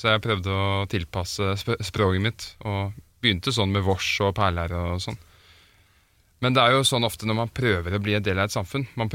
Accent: Oslo, Norway; born there; now in Stavern, Norway; Nei, jeg er født i Oslo. Men jeg bor i Stavern.

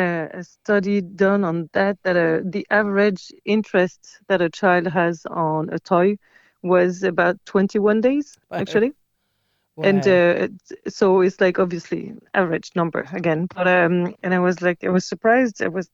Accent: France; I remember that when I grew up in France. I was raised in France

